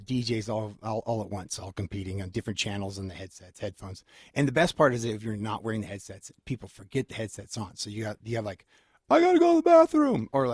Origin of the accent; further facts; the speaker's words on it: Reno, Nevada, United States; the irony behind the whole deal is I'm from Reno.